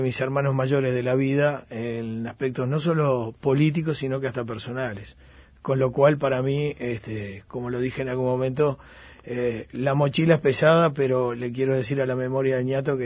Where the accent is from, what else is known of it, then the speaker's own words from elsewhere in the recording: Montevideo, Uruguay; Yo soy de La Teja, amigos, gente, mi padre fue siempre un sindicalista de la carne